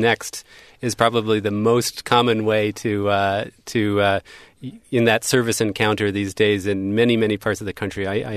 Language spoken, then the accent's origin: English; New Jersey, United States; Yeah, I mean, I'm from New Jersey.